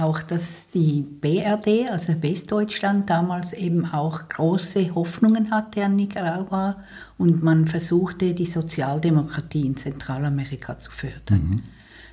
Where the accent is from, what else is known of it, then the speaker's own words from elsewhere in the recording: Winterthur, Zurich, Switzerland; wir hatten in Winterthur, wo ich aufgewachsen bin, sehr viele Flüchtlinge aus Chile gehabt.